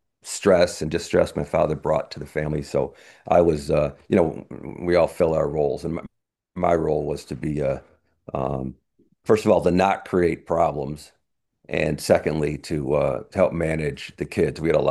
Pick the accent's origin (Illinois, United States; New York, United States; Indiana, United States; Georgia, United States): New York, United States; Auburn; I grew up in Auburn, New York, 30,000 person town. It's Irish Catholic, or at least a Catholic stronghold.